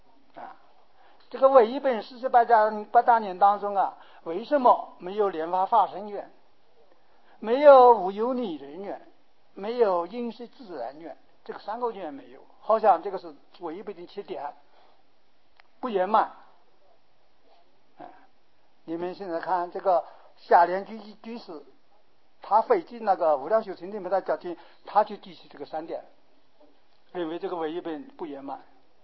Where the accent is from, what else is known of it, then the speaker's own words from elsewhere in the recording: China; 这是请看我们中国人的根性，我们中国人呢不喜欢重重复复，这里有了哪边就不要。